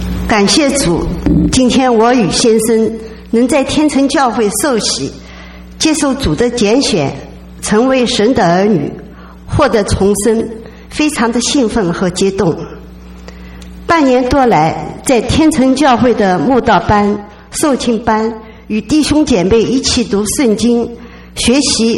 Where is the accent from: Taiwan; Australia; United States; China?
China; Shanghai; 我出生在上海一个知识分子家庭，自有父母就教导我要好好念书，做个善良的好人，所以我是努力学习，埋头读书，一帆风顺